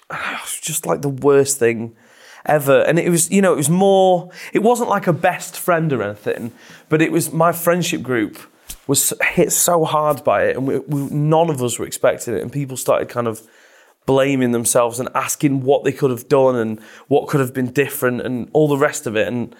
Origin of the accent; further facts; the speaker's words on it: Scotland, United Kingdom; And basically, the label wanted me to go out to LA. I'm from Scotland.